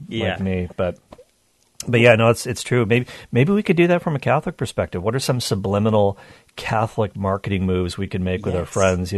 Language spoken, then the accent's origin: English; Canada; I'm Canadian, so I should be comfortable with that extra cold.